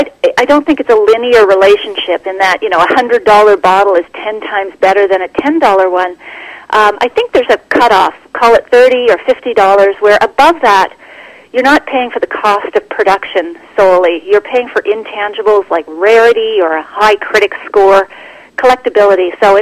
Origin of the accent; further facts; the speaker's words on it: Halifax, Nova Scotia, Canada; now in Ottawa, Canada; I was raised on the East Coast, just outside of Halifax, and now I've been living in Ottawa for about 12 years now.